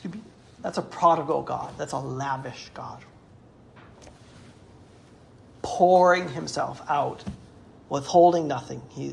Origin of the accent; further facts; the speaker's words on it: Cleveland, Ohio, United States; I'm from Cleveland, Ohio.